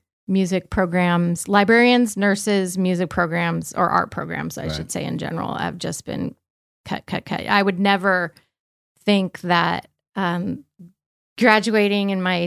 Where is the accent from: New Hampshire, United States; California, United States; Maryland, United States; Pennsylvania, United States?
California, United States; I am from Sonoma County, California, which is the San Francisco Bay Area. It's the North Bay.